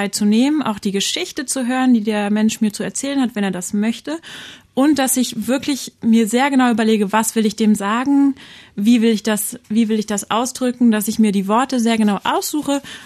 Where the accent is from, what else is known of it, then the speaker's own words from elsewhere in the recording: Berlin, Germany; also born or lived in Potsdam; Aber ich bin in Berlin und Potsdam aufgewachsen und in einer Stadt ist man eben den Menschen auf der Straße fremd.